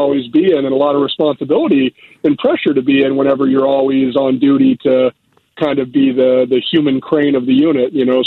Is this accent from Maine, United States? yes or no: no; Dover, Ohio, United States; because I'm from Northeast Ohio originally. I grew up in a small town called Dover